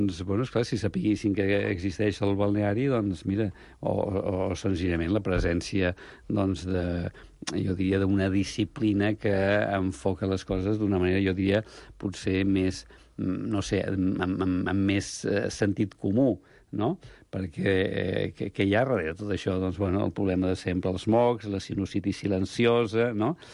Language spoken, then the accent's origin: Catalan; Sant Cugat del Vallès, Catalonia, Spain; Jo sóc fill de Sant Cugat, i jo recordo quan Sant Cugat érem 7.500, ara són 75.000